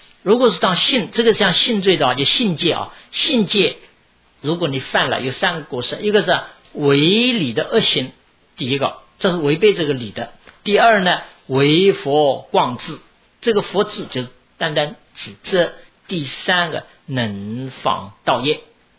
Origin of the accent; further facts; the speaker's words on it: China; 因为我们中国人来说，我看见的比如西方人啊，美国人也是这样，对的点点头，不对的摇摇头。